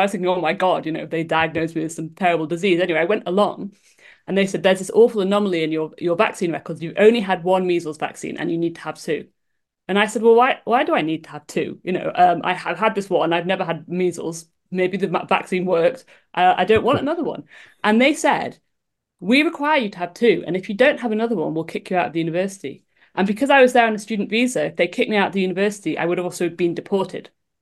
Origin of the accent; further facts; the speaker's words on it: Keele, West Midlands, United Kingdom; also born or lived in London; now in Huddersfield, United Kingdom; I'm originally from Stoke, a small village in Stoke called Keel. My dad lectured at the university there, so I grew up there.